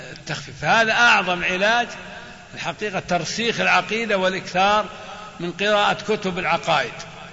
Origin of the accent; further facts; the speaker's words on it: Riyadh, Riyadh Province, Saudi Arabia; إن بعض الأحزاب اللي ذكرتهم قبل قليل عندنا في الرياض يقول التوحيد